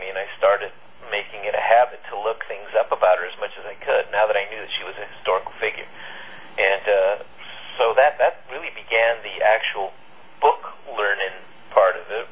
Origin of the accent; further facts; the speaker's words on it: Tijuana, Baja California, Mexico; also born or lived in San Diego, United States; Originally, like I said earlier, I was born in Tijuana. I was raised back and forth between San Diego and Tijuana, and I didn't really understand much difference between the two until later.